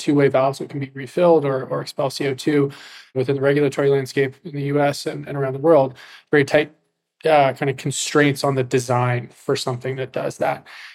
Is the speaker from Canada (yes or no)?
yes; Canada; I'm Canadian